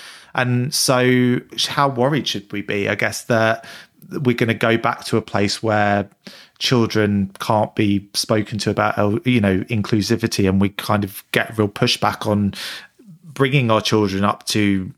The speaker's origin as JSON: {"language": "English", "region": "London", "country": "United Kingdom", "tie": "born or raised there", "said": "I grew up in London, and it was, you know, it's always been, you know, South London, quite a multicultural place"}